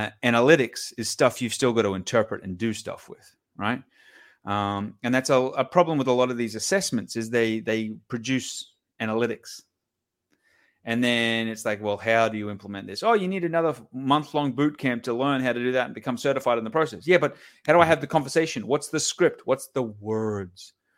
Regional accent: Australia; because like I'm an Australian guy. I like it simple. I like my beer and my shrimp on the barbie, right?

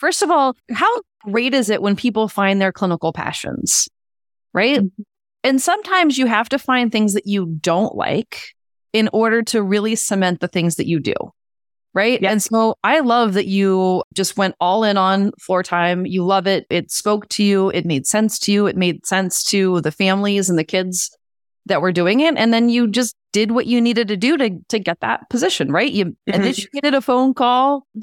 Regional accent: Louisiana, United States; But I'm from Louisiana originally, and there is just not the amount of services for anybody

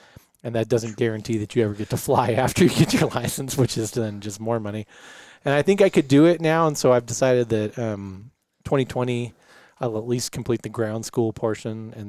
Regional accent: Palmdale, California, United States; I grew up in Palmdale, which is very aircraft centered.

